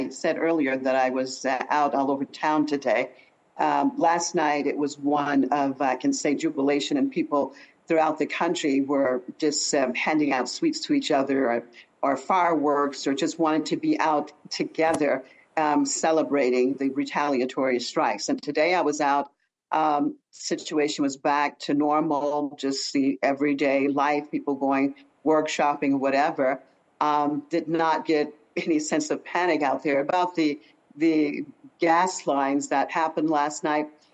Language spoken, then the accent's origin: English; United States; now in Iran; I'm an American. I'm an American, and I choose to live, an American woman choosing to live inside of Iran.